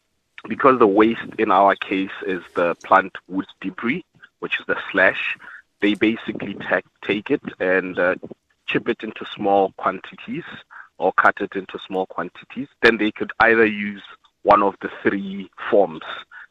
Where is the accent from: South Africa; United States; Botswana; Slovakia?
Botswana; now in New Zealand; I am from Botswana.